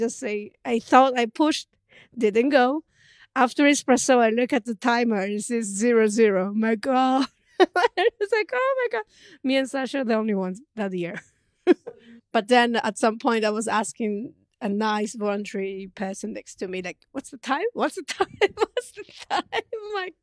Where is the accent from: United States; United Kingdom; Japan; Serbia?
Japan; English is a second language; now in Zurich, Switzerland; Growing up in Japan, for me, with my parents, spending weekends in the area where it's far from my hometown